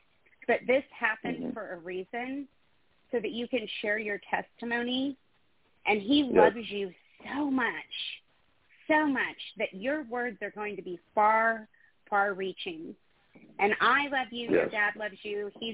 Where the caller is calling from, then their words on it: Panama City, Florida, United States; We're in Panama City, Florida.